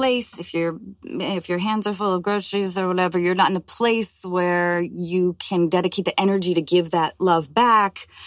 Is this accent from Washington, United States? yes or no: yes; Washington, United States; moved away; growing up in Washington State and moving to Los Angeles, where everyone seemed just so gorgeous.